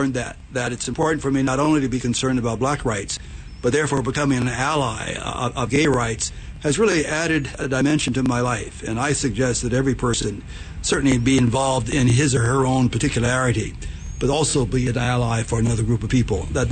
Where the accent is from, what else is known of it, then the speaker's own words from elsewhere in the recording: Asbury Park, New Jersey, United States; I participated in my hometown where I live now, Asbury Park, a community of 16,000 people